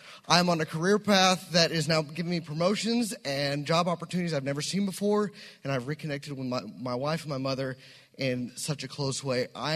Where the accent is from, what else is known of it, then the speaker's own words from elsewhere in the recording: Fort Worth, Texas, United States; I'm a veteran from Fort Worth, Texas.